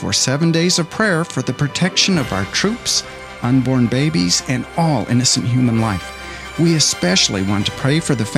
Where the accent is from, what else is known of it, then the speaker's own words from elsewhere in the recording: United States; As a father, as an American, I'll always be profoundly concerned about the welfare of those risking their lives to protect our freedoms.